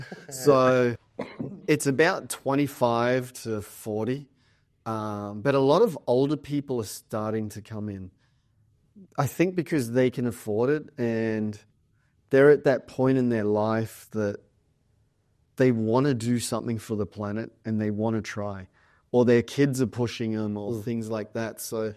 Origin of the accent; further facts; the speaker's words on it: Australia; I come from Australia and I've been in America a lot.